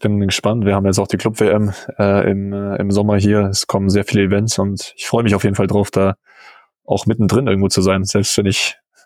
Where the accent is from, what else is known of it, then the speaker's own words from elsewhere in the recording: Bavaria, Germany; Als Bayer komme ich da nicht drum rum.